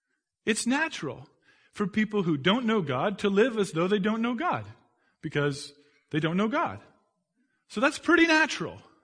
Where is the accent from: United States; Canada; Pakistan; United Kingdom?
Canada; No, I'm Canadian. I don't have an accent.